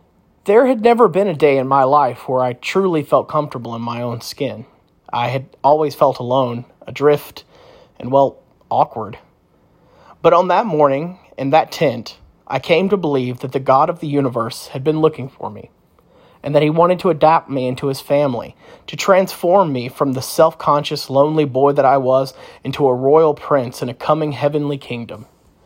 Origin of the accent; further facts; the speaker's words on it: Bible Belt, United States; Of course, I was raised in the Bible Belt.